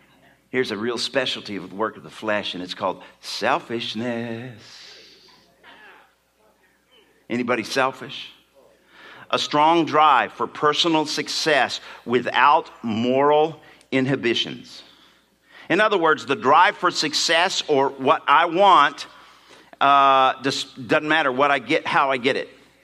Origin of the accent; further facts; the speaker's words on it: Ireland; I'm Irish.